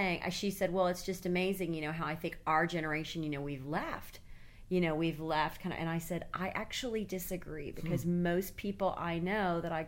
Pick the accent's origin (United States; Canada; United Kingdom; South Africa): United States; Cleveland, Tennessee; I'm from Cleveland, Tennessee.